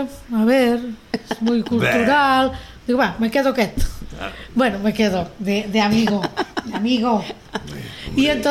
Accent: Lleida, Catalonia, Spain; yo soy de Lleida

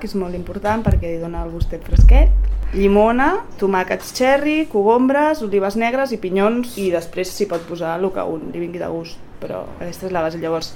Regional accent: Barcelona, Catalonia, Spain; vinc del Guinardó, però he donat unes quantes voltes abans de venir per aquí. O sigui que de petita vivia al Guinardó i els meus pares segueixen vivint al Baix Guinardó, que és tocant a... Bueno, molt tocant a Gràcia.

